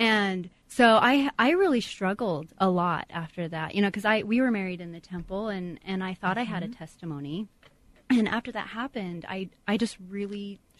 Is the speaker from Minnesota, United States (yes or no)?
no; Spanish Fork, Utah, United States; Well, I'm originally from Spanish Fork, Utah.